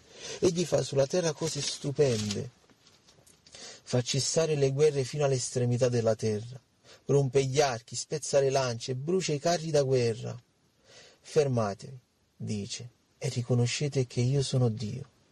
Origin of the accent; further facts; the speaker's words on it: Naples, Campania, Italy; io ad esempio sono di Napoli, abito a Napoli